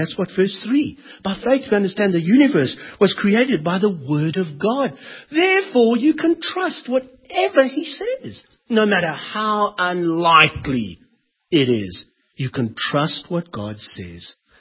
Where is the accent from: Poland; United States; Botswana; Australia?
Australia; Perth, Western Australia; Maybe it's because I'm from Perth and there's no hills.